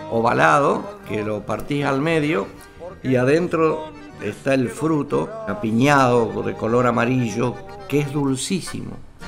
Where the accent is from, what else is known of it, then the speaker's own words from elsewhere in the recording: Santa Felicia, Santa Fe, Argentina; also born or lived in Vera; por haber nacido en Vera, porque yo nací en Vera, por razones del trabajo de mi padre, nos fuimos a vivir a Santa Felicia, 3 leguas más al norte, que son 15 kilómetros, pero anduve con la gomerita al cuello por Calchaquí, por Malabrigo